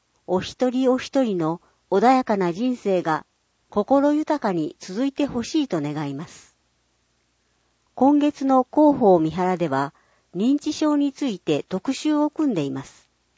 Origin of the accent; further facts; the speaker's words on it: Christchurch, Canterbury, New Zealand; Japanese is a second language; ガーデンシティ、田園都市として知られる私の故郷、クライストチャーチ市には、たくさんの種類の花が鑑賞できる広い公園や庭園があり、